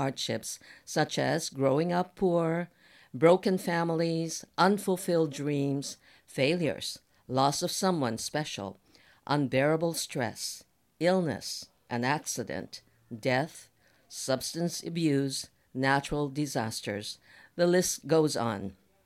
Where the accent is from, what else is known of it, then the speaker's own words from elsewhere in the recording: Kona, Hawaii, United States; When I was a young girl growing up in Kona, I often wondered why my parents decorated the front entrance of our house with bamboo leaves